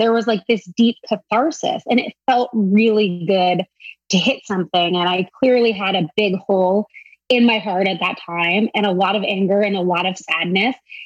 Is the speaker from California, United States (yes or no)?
yes; San Diego, California, United States; I grew up in San Diego, and there was this really nice gym that had opened up.